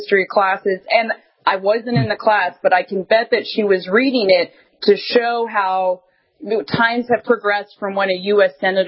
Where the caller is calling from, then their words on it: Virginia, United States; I'm calling from Virginia.